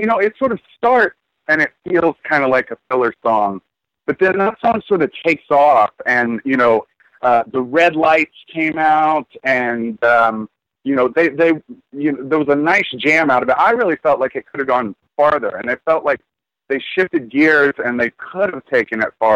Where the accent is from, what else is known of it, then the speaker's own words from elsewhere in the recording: New England, United States; now in Pittsburgh, United States; We're from New England mostly, but we've been in Pittsburgh for a few years, and lucky to get a hometown show before we move back.